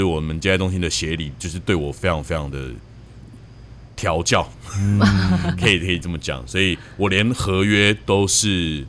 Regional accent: Hsinchu, Taiwan; 我新竹人，我是土生土长的新竹人

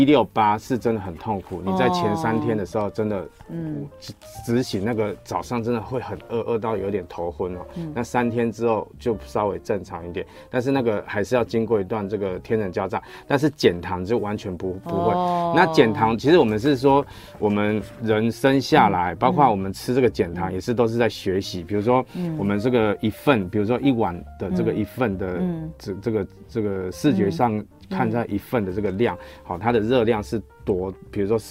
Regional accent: Taiwan

